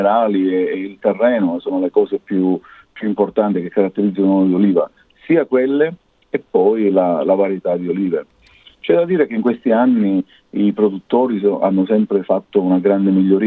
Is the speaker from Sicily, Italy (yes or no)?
yes; Sicily, Italy; Io vengo dalla zona della Sicilia